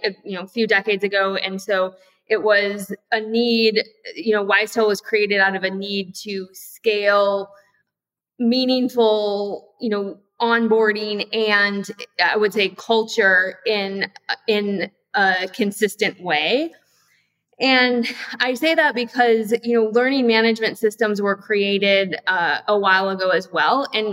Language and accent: English; Michigan, United States; So I'm from Michigan originally, and career started out in the Silicon Valley working for Hewlett Packard